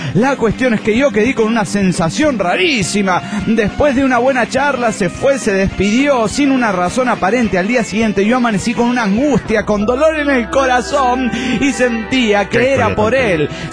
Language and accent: Spanish; Tarija, Bolivia; Soy de Tarija, Bolivia, tengo 25 años